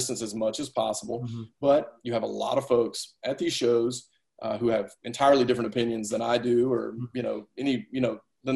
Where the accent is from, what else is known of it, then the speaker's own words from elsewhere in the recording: the South, United States; I've got hand sanitizer everywhere and I'm from the South. I want to shake everybody's hand.